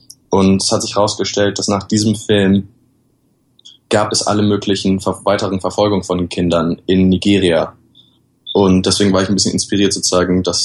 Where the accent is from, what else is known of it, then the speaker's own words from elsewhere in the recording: Germany; ich als Deutscher